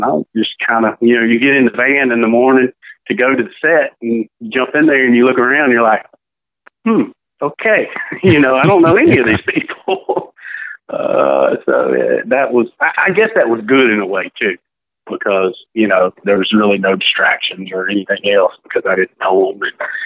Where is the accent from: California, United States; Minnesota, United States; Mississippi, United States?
Mississippi, United States; I'm from the Mississippi Delta. We don't have vegan lobster in the Mississippi Delta, you know.